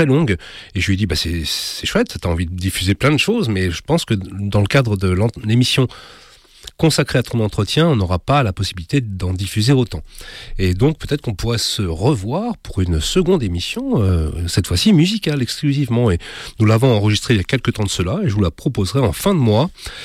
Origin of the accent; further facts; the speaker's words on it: Paris, Île-de-France, France; Moi je suis parisien, hein